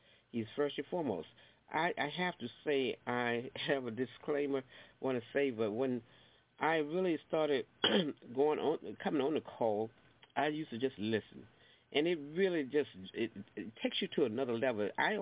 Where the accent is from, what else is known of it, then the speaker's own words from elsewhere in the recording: the South, United States; now in New York, United States; I was born and raised in the South, so we all had to go to church.